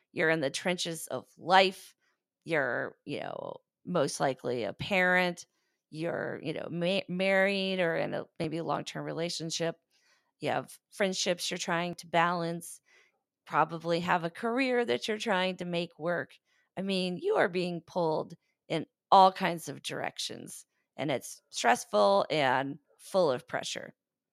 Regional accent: Florida, United States; also born or lived in Alabama / New York / North Carolina; But I grew up in Florida, and then because of the Army, we've lived in Alabama, Northern New York, North Carolina, and of course now in Southern California.

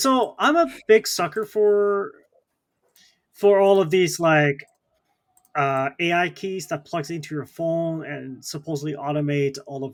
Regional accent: Canada; So like as a Canadian selling into the US

